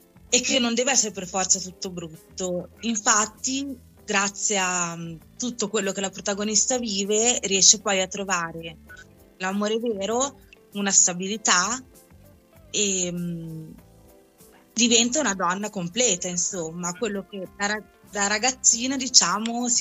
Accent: Cernusco, Lombardy, Italy; now in Giaveno, Italy; Sono nata a Cernusco, in un paese in provincia di Milano, e dove ho vissuto fino a praticamente qualche mese fa, diciamo, e poi per amore mi sono trasferita a Giaveno, in provincia di Torino.

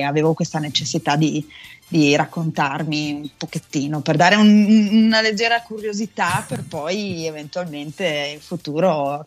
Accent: Trentino-Alto Adige, Italy; vengo dalla provincia di Bolzano e sono una cantautrice pop di musica italiana.

